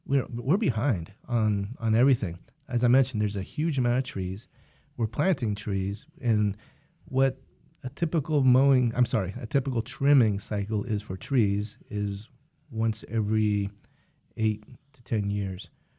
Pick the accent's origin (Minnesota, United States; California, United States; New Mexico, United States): New Mexico, United States; Santa Fe; I grew up in Santa Fe, New Mexico.